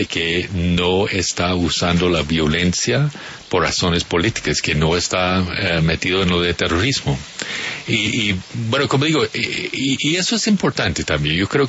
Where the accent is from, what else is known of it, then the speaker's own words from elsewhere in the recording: Virginia, United States; Yo soy del estado de Virginia en Estados Unidos y tenemos montañas un poco parecidas.